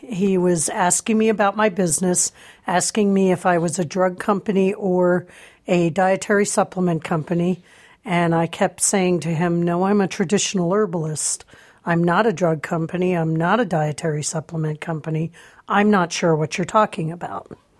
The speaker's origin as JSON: {"language": "English", "region": "East Coast", "country": "United States", "tie": "born or raised there", "said": "When I was a child, I grew up in the East Coast"}